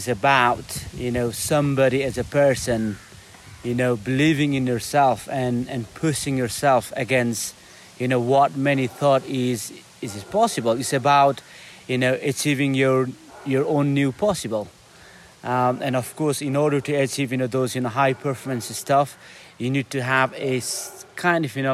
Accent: Nepal; obviously me, as you know, as you can see, you know, I'm from Nepal

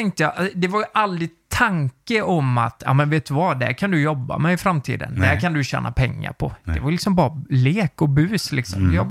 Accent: Nittorp, Västra Götaland County, Sweden; jag var ju från Nittorp och jag tyckte det var kul med videos.

